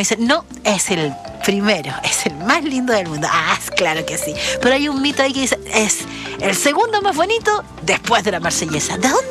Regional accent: Chile; no solamente nos contaron nosotros cuando éramos chicos en Chile

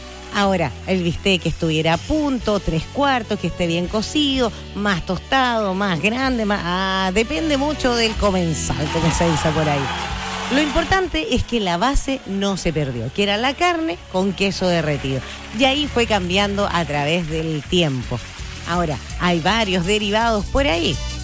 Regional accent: Chile; como los chilenos somos buenos para inventar cosas y ponerle más

